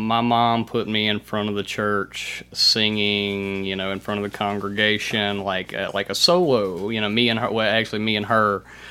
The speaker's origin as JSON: {"language": "English", "region": "Mississippi", "country": "United States", "tie": "born or raised there", "said": "No, I am born and bred in Tallah County, Mississippi, a small town called Salus."}